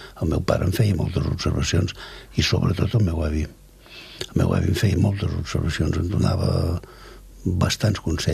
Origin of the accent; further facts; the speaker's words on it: Girona, Catalonia, Spain; Jo sóc gironí.